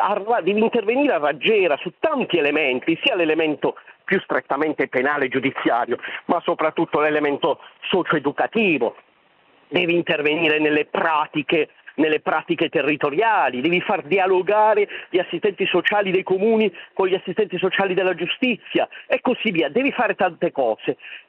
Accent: Bari, Apulia, Italy; born or raised there

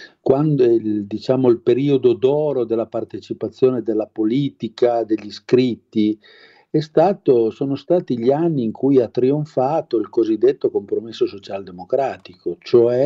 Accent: Genoa, Liguria, Italy; born there; Ma conosco bene la Liguria, sono nato solo a Genova, diciamo, e abito in quel pezzo di Piemonte che guarda la Liguria

